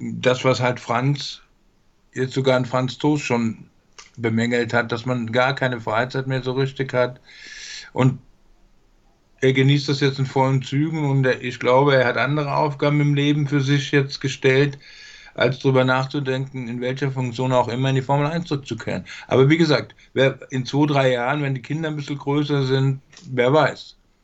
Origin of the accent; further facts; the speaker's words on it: Hesse, Germany; in der Gegend, wo ich herkomme, Taunus und Frankfurt